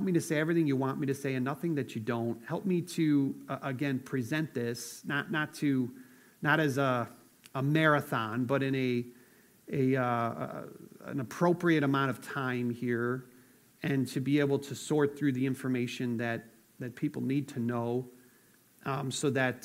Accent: United States; And I was like, yeah, I'm American. There was a revolution fought so that I don't have to care about this, you know.

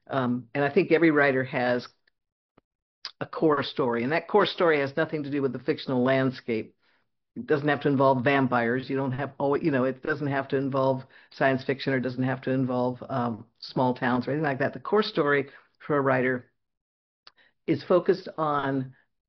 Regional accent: West Coast, United States; I like to set things on the West Coast because I grew up on the West Coast. I know the West Coast.

